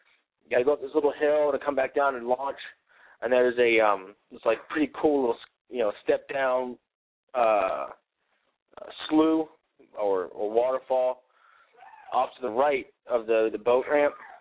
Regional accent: Pennsylvania, United States; Growing up in Pennsylvania, rainbow trout, you don't use as bait.

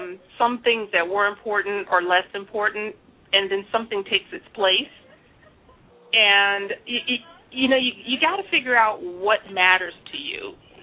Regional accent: New York City, New York, United States; I was born and raised in the Bronx

